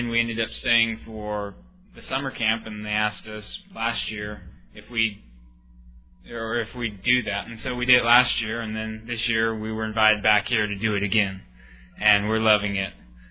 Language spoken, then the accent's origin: English; Texas, United States; And we're from Texas. We live about 4 hours away or so.